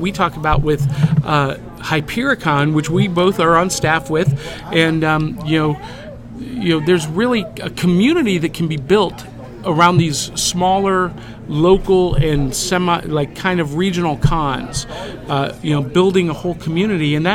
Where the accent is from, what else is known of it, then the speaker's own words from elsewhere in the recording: North Canton, Ohio, United States; I'm actually originally from Akron, Ohio. Oh, yeah. Well, North Canton, but nobody knows what North Canton is. They know Akron.